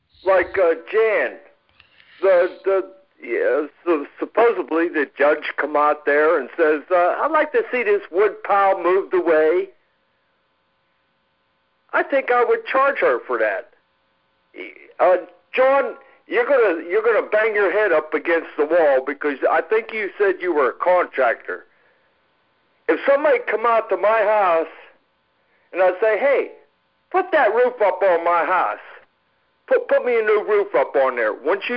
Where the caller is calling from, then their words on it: Indiana, Pennsylvania, United States; from Indiana, PA.